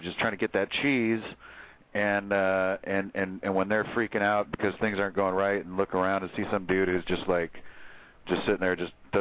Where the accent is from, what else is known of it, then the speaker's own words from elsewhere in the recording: California, United States; Like I'm from California. I'm very laid back.